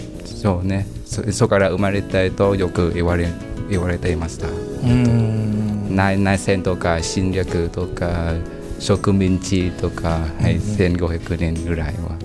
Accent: Ho Chi Minh City, Vietnam; Japanese is a second language; now in Toyohashi, Japan; はい、ホーチミンですベトナムの南の方はホーチミンです、うん、はい、私の出身です。

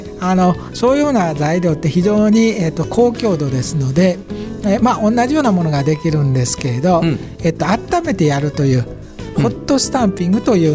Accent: Kansai, Japan; now in Aichi, Japan; あの愛知県に来るということが、うん、生まれも育ちも、まあ大阪、神戸、京都ぐらいをうろうろしてたんですから、

